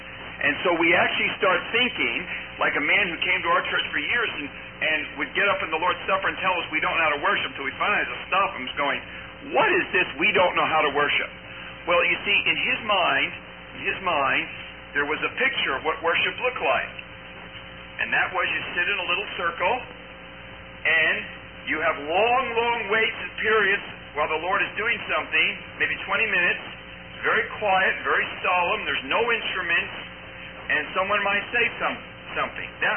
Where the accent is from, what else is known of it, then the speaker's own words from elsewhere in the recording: New Jersey, United States; I know the one that I grew up in New Jersey